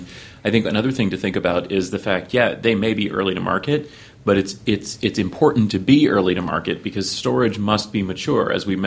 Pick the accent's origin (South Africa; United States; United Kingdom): United Kingdom; England; You can tell that I am an English person myself here in London.